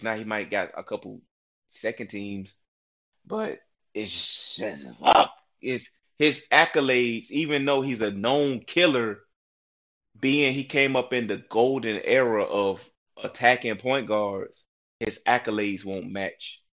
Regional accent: Newport News, Virginia, United States; And you know, I'm a Virginia, not only am I a Virginia boy, but I'm from Newport News.

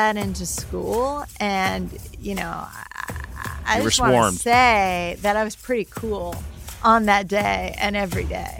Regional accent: San Francisco, California, United States; My dad actually worked, so we grew up in San Francisco.

